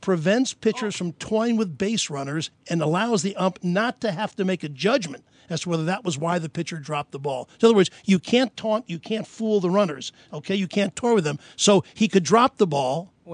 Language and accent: English; East Coast, United States; I grew up in the East Coast when they played it in high schools.